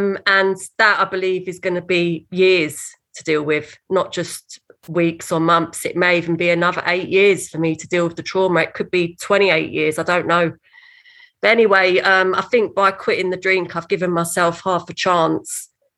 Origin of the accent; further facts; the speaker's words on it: London, United Kingdom; from London. You're right, but actually not really from London. I'm half Scottish and half Irish.